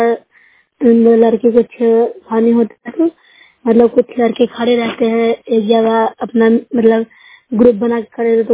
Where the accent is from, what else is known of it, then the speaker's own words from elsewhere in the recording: Bihar, India; मैं नूरशहर प्रखंड से हूँ, जिला नालंदा के रहने वासी हूँ।